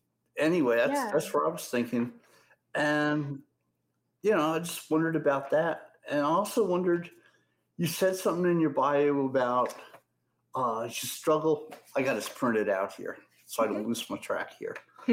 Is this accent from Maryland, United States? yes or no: no; New Jersey, United States; born there; I was born in New Jersey.